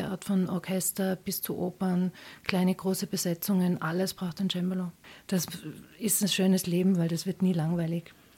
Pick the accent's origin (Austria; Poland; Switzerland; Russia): Austria; Absam, Tyrol; also born or lived in Hall in Tirol; Ich bin in Hall in Tirol geboren, bin aber in Absam aufgewachsen.